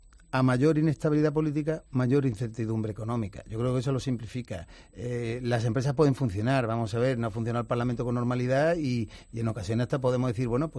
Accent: Málaga, Andalusia, Spain; also born or lived in Sevilla; somos malagueños. De alguna forma yo llevo ya una serie de años allí, más tiempo en Sevilla como es natural

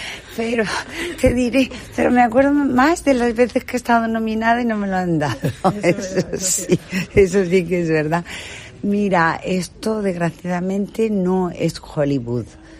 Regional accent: Málaga, Andalusia, Spain; born or raised there; now in Madrid, Spain

